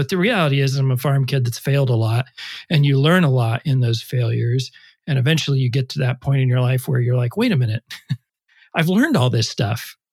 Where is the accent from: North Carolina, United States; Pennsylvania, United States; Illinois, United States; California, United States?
Illinois, United States; In the middle of Illinois. So really good farmland, really good corn. I grew up literally surrounded by cornfields.